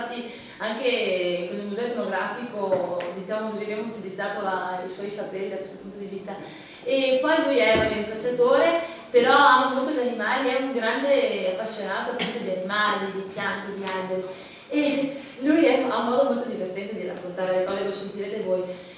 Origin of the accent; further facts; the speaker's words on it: Venice, Veneto, Italy; Naturalmente io studiavo a Venezia, ma tali nove sono veneziano, studiavo a Venezia.